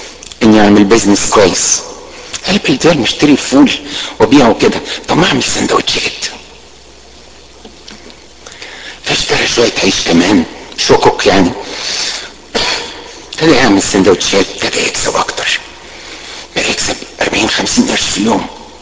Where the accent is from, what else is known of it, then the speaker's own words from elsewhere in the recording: Alexandria, Alexandria Governorate, Egypt; اذكر واحد كان عندنا في اسكندريه